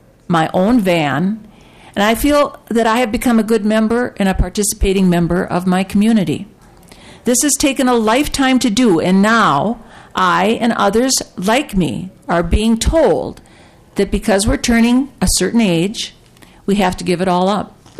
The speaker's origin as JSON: {"language": "English", "town": "Saint Paul", "region": "Minnesota", "country": "United States", "tie": "born or raised there", "said": "I'm a lifelong St. Paulite who has a disability of cerebral palsy. I grew up in West 7th Street neighborhood and now live up the hill at Jefferson and Lexington."}